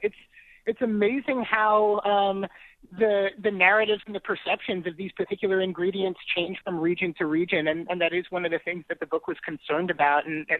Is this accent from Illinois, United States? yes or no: yes; Illinois, United States; I grew up on Jell-O salad, of course, in Illinois too, so I didn't necessarily associate it with Iowa.